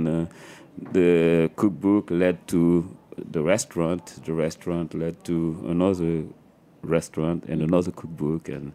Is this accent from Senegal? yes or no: yes; Senegal; reminded me of the food I was used to eating growing up in Senegal